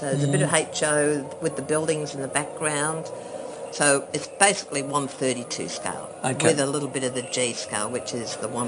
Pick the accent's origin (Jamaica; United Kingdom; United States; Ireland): United Kingdom; England; born there; Because I was born in England and my husband's German.